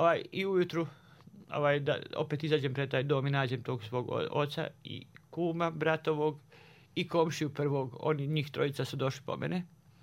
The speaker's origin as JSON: {"language": "Serbian", "town": "Banja Luka", "region": "Republika Srpska", "country": "Bosnia & Herzegovina", "said": "Pa ja sam iz Banja Luke, ko mene traži u Bijeljni?"}